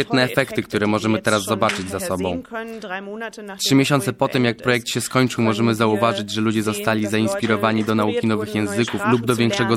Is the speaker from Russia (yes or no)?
yes; Tomsk, Tomsk Oblast, Russia; jestem z Tomska na Syberii.